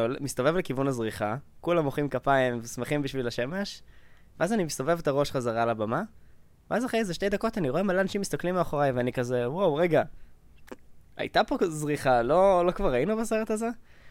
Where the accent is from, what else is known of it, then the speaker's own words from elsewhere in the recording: Mishmar HaNegev, Southern District, Israel; גדלתי בקיבוץ במשמר הנגב ליד